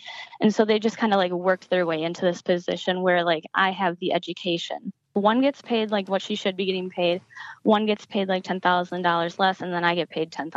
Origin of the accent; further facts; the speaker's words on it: Wisconsin, United States; also born or lived in Wyoming; No, I'm from Wisconsin.